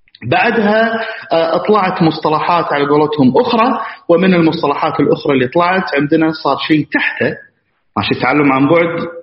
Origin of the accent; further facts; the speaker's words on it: Kuwait; احنا عندنا في الكويت نستخدمه من زمان